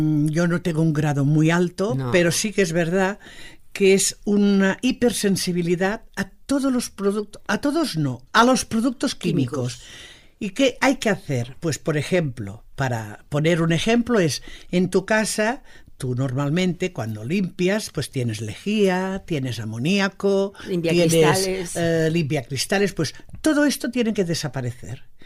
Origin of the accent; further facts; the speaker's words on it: Catalonia, Spain; Bueno, se nota que somos catalanas